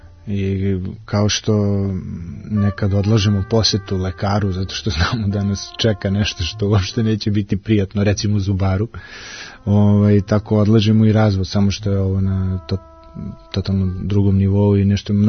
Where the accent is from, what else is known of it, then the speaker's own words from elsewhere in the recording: Serbia; kod nas u Srbiji